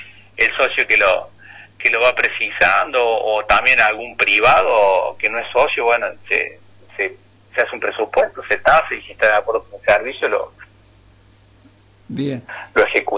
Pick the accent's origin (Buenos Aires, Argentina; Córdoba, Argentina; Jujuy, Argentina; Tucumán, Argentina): Córdoba, Argentina; Villa María; Yo soy de nací en Villa María.